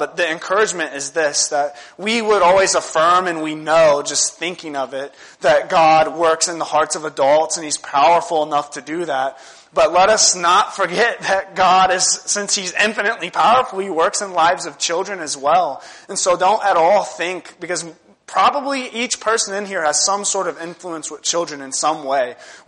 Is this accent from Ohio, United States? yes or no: yes; Middletown, Ohio, United States; And so I grew up in Middletown, Ohio. That's still where I live, actually. I'm 23 years old.